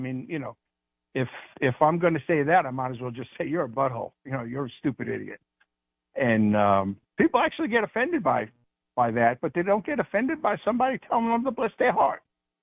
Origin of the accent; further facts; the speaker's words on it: New York, United States; accent: New York; New York, they also tell me I have an accent, that I got to start watching gangster movies to get my accent back.